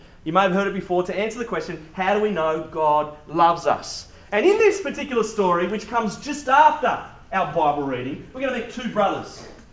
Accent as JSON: {"language": "English", "region": "New South Wales", "country": "Australia", "said": "I come from the Central Coast, so lots of people are part of the subculture of surfing."}